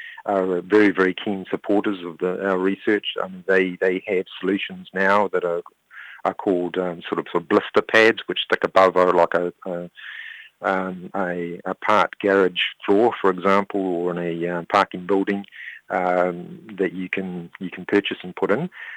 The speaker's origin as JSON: {"language": "English", "country": "New Zealand", "said": "Yeah, well, I'm obviously from New Zealand. Aotearoa"}